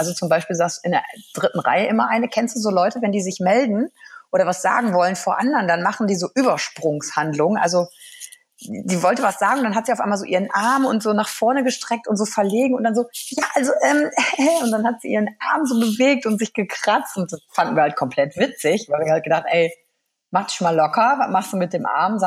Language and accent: German; Wuppertal, North Rhine-Westphalia, Germany; Und dann kommen wir aus Wuppertal